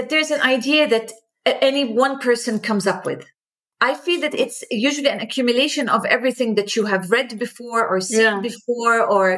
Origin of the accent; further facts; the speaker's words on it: Amman, Amman Governorate, Jordan; It's available in Jordan, my hometown, Amman, in Al Ahliya bookstore.